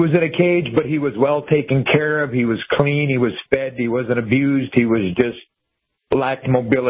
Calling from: Portland, Texas, United States; I'm calling from Portland, Texas.

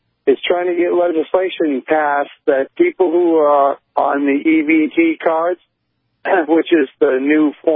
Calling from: New Hampshire, United States; Listen, I'm calling from New Hampshire.

